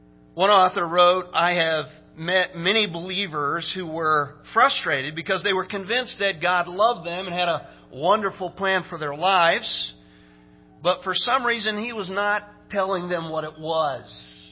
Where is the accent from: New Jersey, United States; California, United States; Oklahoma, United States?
Oklahoma, United States; And Brad told you we grew up in Oklahoma, but we're just barely in Oklahoma. We're just in northeastern, you know